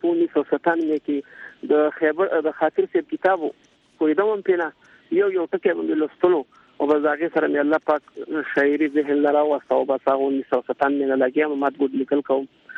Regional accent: Nangarhar, Afghanistan; په لویه کې شینواري افغانستان ننګرهار په لویه کې ننګرهار ولایت اس کې مې سره تعلق ساتم.

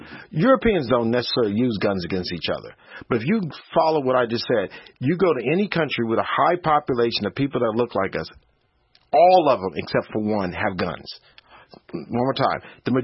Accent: United States; Okay, I'm an American, so you know I don't like police because they do bad things to us.

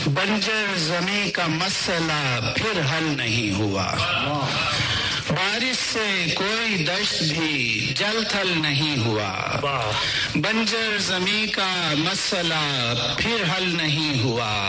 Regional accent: Sialkot, Punjab, Pakistan; born there; شہر سیالکوٹ, شہر اقبال سیالکوٹ پیدا ہوا ہوں.

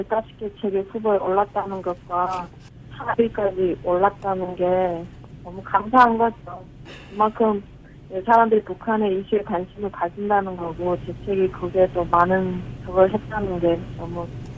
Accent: North Korea; 저도 똑같은 탈북자였고

